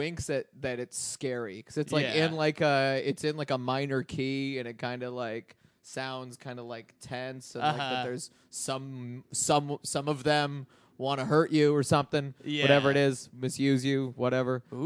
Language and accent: English; Michigan, United States; That's what I grew up in Oakland County.